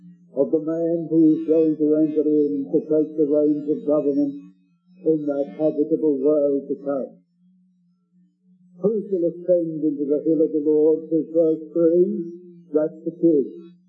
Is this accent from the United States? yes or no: no; England, United Kingdom; In my country, of course, we have a queen.